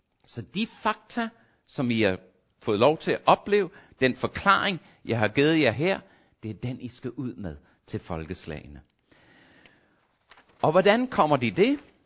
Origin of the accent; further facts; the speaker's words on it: Australia; Men jeg husker tilbage til min barndom i skole i Australien